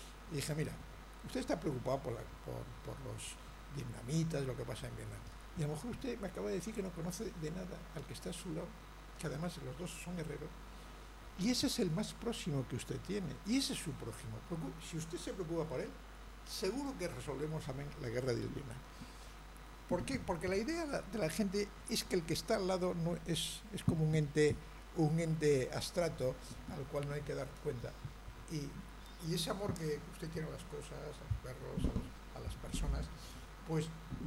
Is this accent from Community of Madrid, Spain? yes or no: yes; Madrid, Community of Madrid, Spain; yo vengo de Madrid